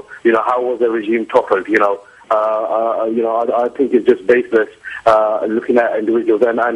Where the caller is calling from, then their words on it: London, United Kingdom; I'm calling from London.